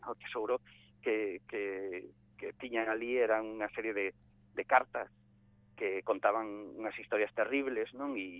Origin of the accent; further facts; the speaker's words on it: Vigo, Galicia, Spain; porque realmente eu criei-me en Vigo e estou canso de ver todos os días aí a San Simón, e cando fixemos este libro descubrín historias que non sabía. Teño 42 anos